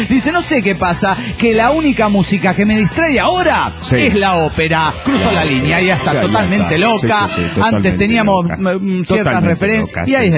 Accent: Managua, Nicaragua; de Managua, Nicaragua!

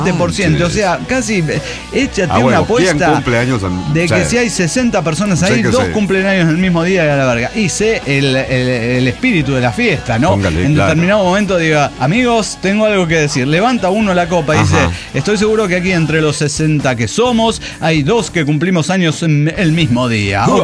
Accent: San Luis Potosí, Mexico; pero soy potosino

